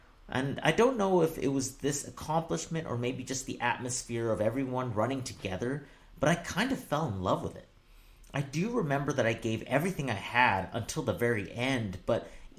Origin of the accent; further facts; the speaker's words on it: Vancouver, British Columbia, Canada; I found myself running most years growing up in Vancouver